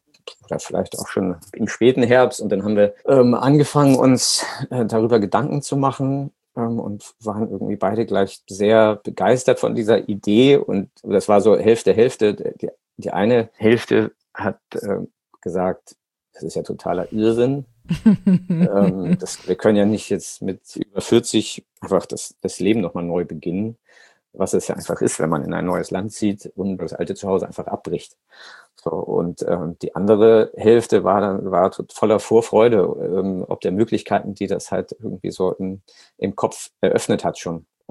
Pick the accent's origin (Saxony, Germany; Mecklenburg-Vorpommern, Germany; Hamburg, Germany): Hamburg, Germany; Wir kommen aus Hamburg, dann ist es in den Norden zu fahren, lag für uns immer sehr nahe.